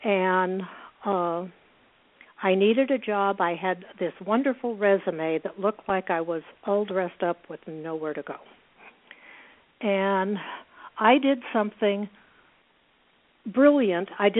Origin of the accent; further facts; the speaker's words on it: Long Beach, California, United States; where I grew up in Long Beach, California.